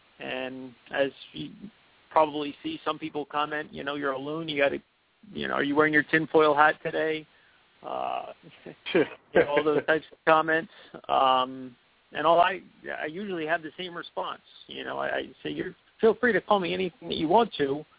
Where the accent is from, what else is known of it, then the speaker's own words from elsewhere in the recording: New Jersey, United States; I grew up in North Jersey, so we knew quite a few people who lost their lives in the Trade Center